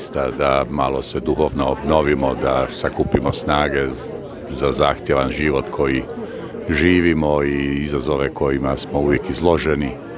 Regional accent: Zagreb, City of Zagreb, Croatia; dolazim iz Zagreba i drugi puta sam ovdje.

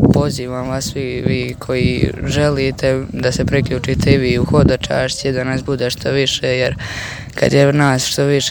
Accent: Potpolje, Federation of Bosnia and Herzegovina, Bosnia & Herzegovina; dolazim iz Potpolja

